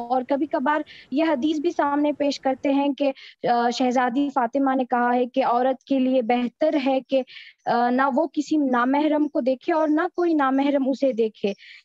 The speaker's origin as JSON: {"language": "Urdu", "town": "Bengaluru", "region": "Karnataka", "country": "India", "said": "میں بینگلور انڈیا سے تعلق رکھتی ہوں. میں ابھی یہاں انڈیا میں"}